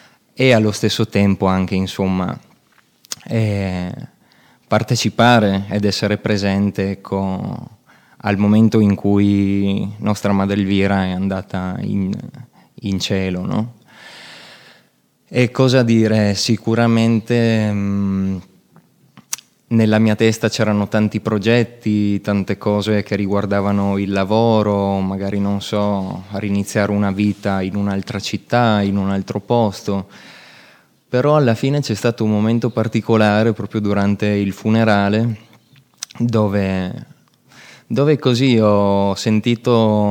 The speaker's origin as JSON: {"language": "Italian", "town": "Trieste", "region": "Friuli-Venezia Giulia", "country": "Italy", "said": "ho 29 anni e vengo da Trieste."}